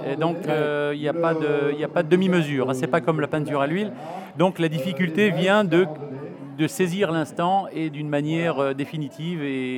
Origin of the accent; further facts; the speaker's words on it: Occitanie, France; je suis originaire du Tarn-et-Garonne.